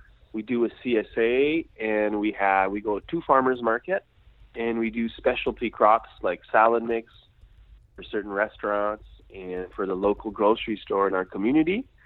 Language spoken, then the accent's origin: English; Quebec, Canada; Well, I'm French Canadian. So I live in Quebec, Canada, and I have a micro farm with my wife that we've been farming there for almost 15 years